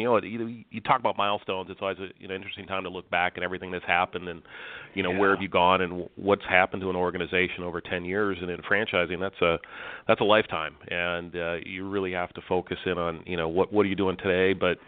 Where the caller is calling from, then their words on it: Cincinnati, Ohio, United States; Well, I'm calling from the lovely Cincinnati, Ohio.